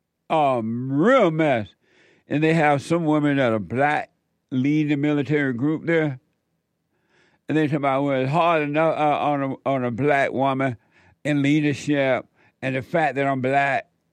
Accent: United States; My country is gone. Isn't that amazing? And it used to be so beautiful. Growing up in America was a blessing.

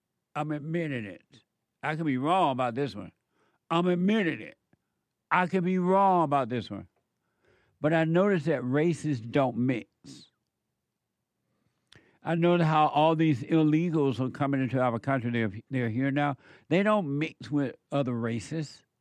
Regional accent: Alabama, United States; When I was growing up in Alabama, white people and black people didn't live together, but they got along better.

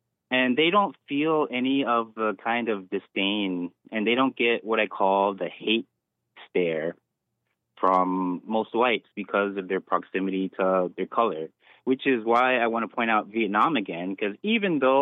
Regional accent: United States; No, I'm American.

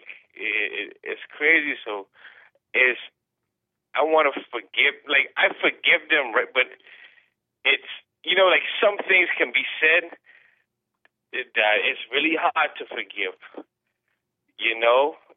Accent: Bahamas; I'm from the Bahamas

